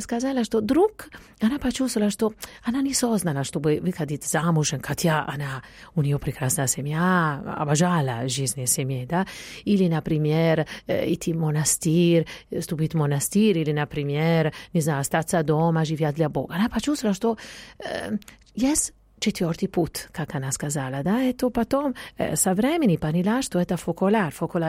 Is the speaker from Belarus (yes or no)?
no; Italy; born there; Russian is a second language; я родилась в Италии, поэтому понятно, само собой, наверное, можно так сказать.